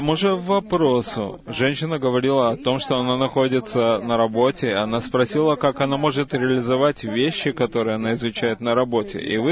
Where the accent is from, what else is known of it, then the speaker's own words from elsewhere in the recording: Jerusalem, Jerusalem District, Israel; Я из Иерусалима.